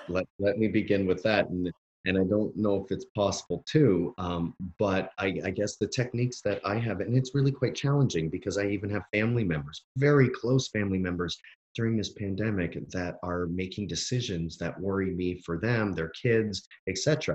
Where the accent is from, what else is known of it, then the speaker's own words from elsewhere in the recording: Canada; now in United States; being Canadian, like growing up in Canada, I can tell you the general feeling of the country is justice for all